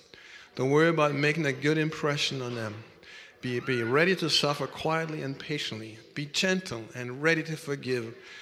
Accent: Denmark; When I grew up in Denmark, and I was 16, 17, I said to my dad, what shall I do in my life?

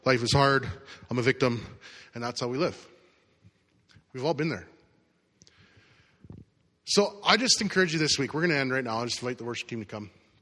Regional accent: Canada; I'm from Canada.

